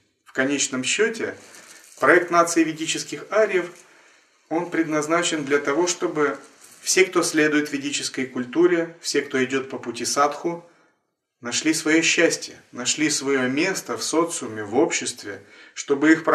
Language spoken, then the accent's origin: Russian; Russia; born there; потому что мы родились в России, и все эти корни здесь